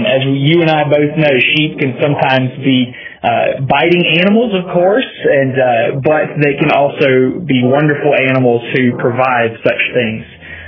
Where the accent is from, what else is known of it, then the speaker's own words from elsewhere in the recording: Grand Bay, Alabama, United States; So it's always a pleasure to come down there and preach the word to the saints in Grand Bay in my hometown.